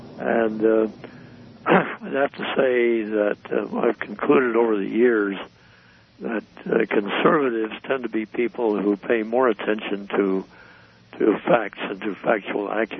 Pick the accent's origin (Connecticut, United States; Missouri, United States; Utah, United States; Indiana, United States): Utah, United States; Salt Lake City; I grew up in Salt Lake City. I went to West High.